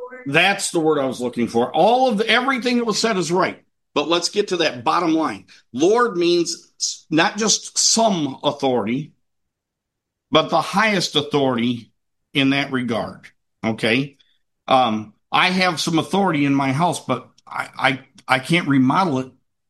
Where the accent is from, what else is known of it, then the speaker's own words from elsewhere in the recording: Kankakee, Illinois, United States; born there; also born or lived in Nigeria; So I was born in Kankakee. And then when I was 6 months old, my dad took our family to Nigeria.